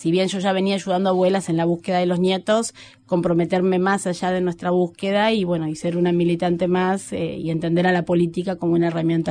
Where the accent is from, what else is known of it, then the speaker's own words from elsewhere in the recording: Argentina; ayudarnos a reconstruir nuestra propia identidad como argentinos